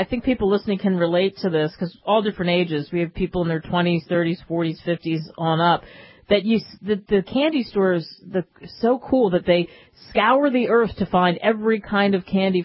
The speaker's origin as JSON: {"language": "English", "region": "New Jersey", "country": "United States", "tie": "born or raised there", "said": "because I grew up in New Jersey, and we'd go to the boardwalk"}